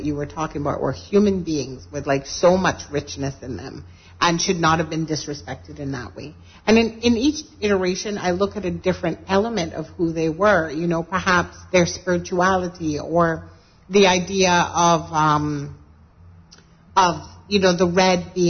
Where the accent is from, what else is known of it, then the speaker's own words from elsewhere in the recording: East End, Grand Bahama, Bahamas; since I am technically from East End originally, I can concur. There's a lot of fish eating in East End.